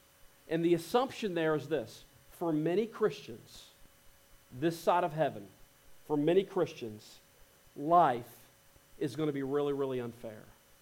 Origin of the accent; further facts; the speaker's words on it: United States; as an American, because if I'm honest, I've got it really good in the United States.